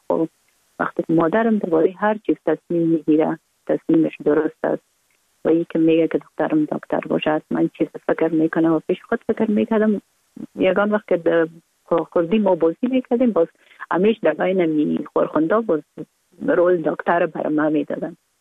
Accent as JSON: {"language": "Persian", "region": "Kabul", "country": "Afghanistan", "tie": "born or raised there", "said": "ما در کابل به دنیا آمدیم، اصلا از طرف پدر از ننگرهار و از طرف مادر از کابل هستیم. در کابل به دنیا آمدیم"}